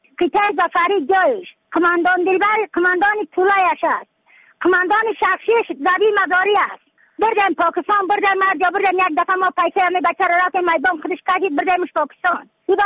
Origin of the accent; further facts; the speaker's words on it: Badakhshan, Afghanistan; از بدخشان هستم، مرکز بدخشان ولسوالی اکل پایان.